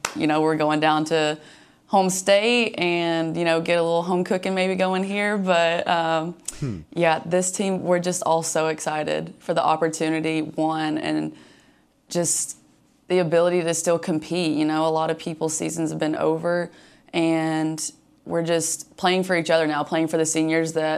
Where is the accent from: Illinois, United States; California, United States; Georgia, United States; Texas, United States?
Georgia, United States; Athens is about hour 15, hour and a half from my hometown. We used to drive down when I was little and watch the Georgia games